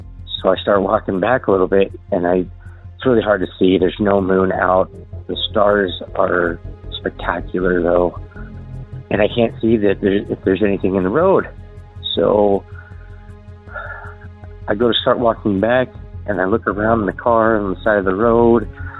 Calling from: Idaho, United States; Hello, I'm calling from Southeast Idaho area.

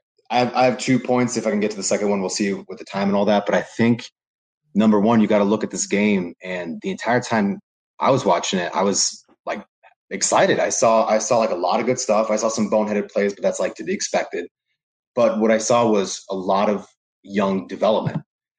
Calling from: New Jersey, United States; You know, I'm coming in from Seton Hall University out of New Jersey.

